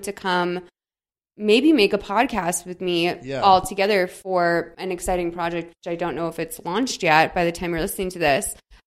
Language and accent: English; Massachusetts, United States; No, so I'm from Massachusetts, right?